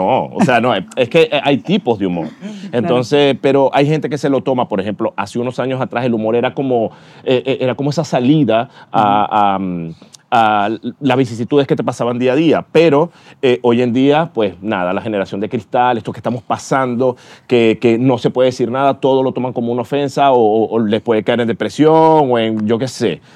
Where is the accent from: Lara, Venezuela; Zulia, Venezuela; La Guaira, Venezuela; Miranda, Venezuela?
Zulia, Venezuela; Maracaibo; por lo menos de donde yo vengo, uh-huh. de la ciudad donde yo vengo, de Maracaibo, todo es un humor.